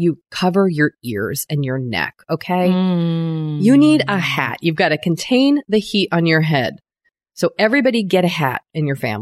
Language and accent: English; New England, United States; probably because I used it growing up in New England.